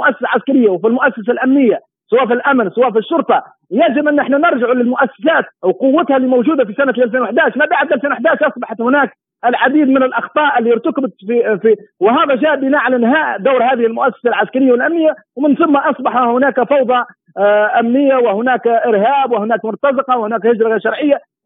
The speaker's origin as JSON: {"language": "Arabic", "country": "Libya", "said": "طبعا الزنيقة إحنا عندنا في ليبيا الزنقة،"}